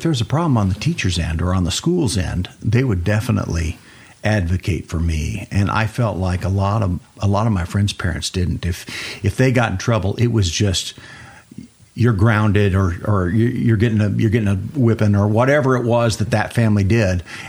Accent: York, Nebraska, United States; now in Lubbock, United States; I grew up mostly in Nebraska, a small town, York, on

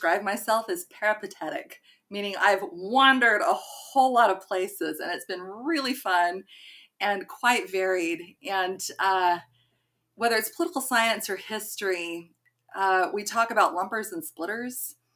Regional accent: California, United States; moved away as an adult; also born or lived in Utah; now in Massachusetts, United States; I grew up in California and Utah, came out to Massachusetts when I was 18, attended Wellesley College

